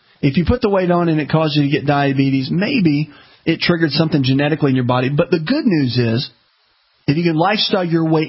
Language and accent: English; the South, United States; Now, listen, I'm from the South. Okay, I get this. That we do fried chicken down here.